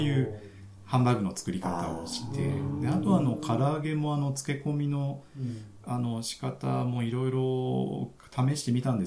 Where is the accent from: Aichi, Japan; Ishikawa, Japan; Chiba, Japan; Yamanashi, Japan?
Chiba, Japan; Mobara; うちも僕千葉の茂原市っていう本当超ど田舎の出身なんですけど